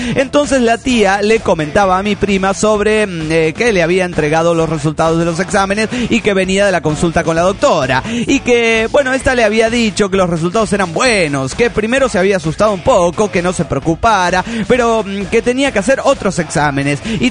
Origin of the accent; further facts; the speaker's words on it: Ibarra, Imbabura, Ecuador; de Ibarra, Ecuador.